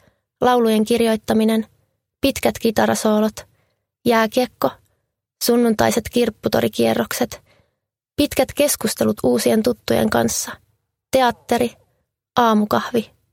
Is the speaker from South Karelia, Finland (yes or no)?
yes; Lappeenranta, South Karelia, Finland; Minä olen kotoisin kaupungista nimeltä Lappeenranta. Se on Saimaan rannalla